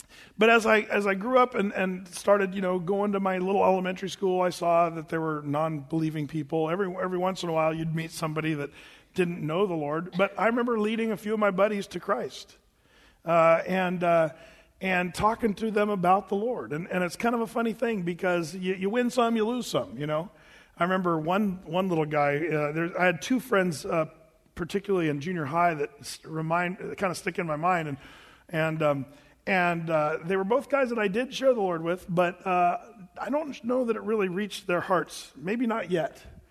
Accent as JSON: {"language": "English", "region": "Oregon", "country": "United States", "tie": "born or raised there", "said": "I grew up in Southern Oregon, you know, and the little farm, we had cattle and sheep and, you know, chickens and rabbits and quail and dogs and honeybees."}